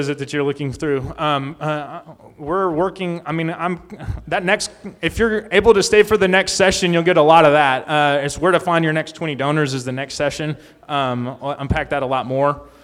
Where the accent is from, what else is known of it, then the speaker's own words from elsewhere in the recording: China; So I grew up in China, right?